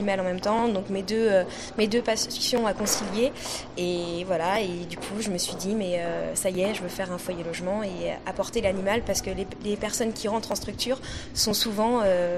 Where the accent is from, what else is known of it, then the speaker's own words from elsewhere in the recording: Pays de la Loire, France; je suis originaire du Maine-et-Loire, donc je fais mes études sur Angers à la Cato.